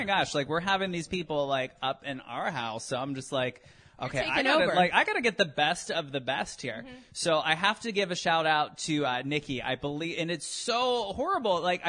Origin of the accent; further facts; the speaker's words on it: Toronto, Ohio, United States; I grew up in Toronto, Ohio, which yes, there is a Toronto, Ohio for everyone like looking at me. It's fine. It's really a McDonald's and a Rite Aid.